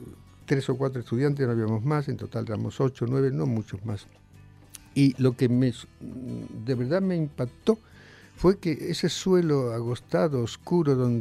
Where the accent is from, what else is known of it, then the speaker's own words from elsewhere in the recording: Seville, Andalusia, Spain; born there; en efecto nací en Sevilla, hice allí historia, arte... y me faltó una o dos asignaturas para clásicas. Tuve una beca y me fui a Madrid, a la Autónoma